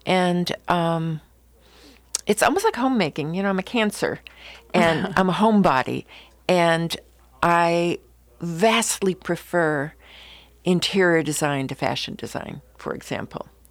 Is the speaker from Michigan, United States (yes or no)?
no; Illinois, United States; Actually, to be exact, I'm from the Chicago area, born and raised on the lake, and small town, tiny town, and went off to go to art schools, Midwestern art schools.